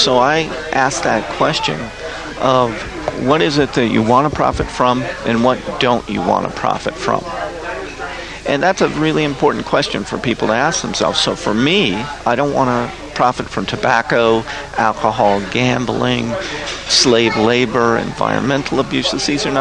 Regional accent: Malibu, California, United States; also born or lived in Washington State; I came from growing up in Malibu to moving to Washington State and watching my dad go bankrupt.

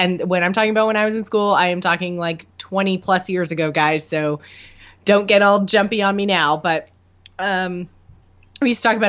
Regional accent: Canada; Yeah, we're both Canadian.

